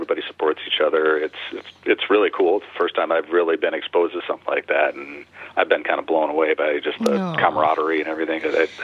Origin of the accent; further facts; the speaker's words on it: Oregon, Wisconsin, United States; We both went to school in Oregon, South Madison. We grew up in Oregon and met each other in seventh grade and kind of just hung out throughout the years.